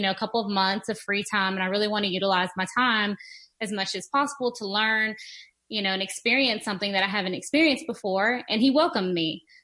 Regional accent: Sudan; now in United States; Where are you from? And I say Sudan.

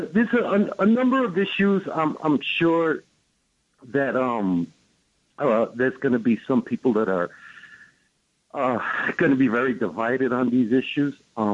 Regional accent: Brooklyn, New York, United States; from Brooklyn.

